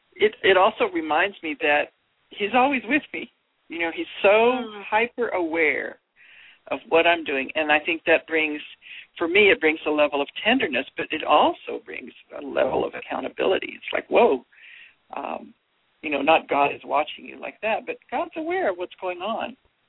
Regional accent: Texas, United States; in our country and Texas, speaking as a Texan, it's always bigger is better.

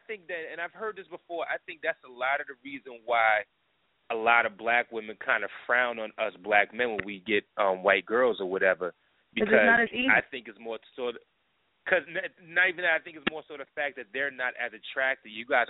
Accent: Brooklyn, New York, United States; And in Brooklyn, like only cats around in Brooklyn where I grew up at in Crown Heights was Jews.

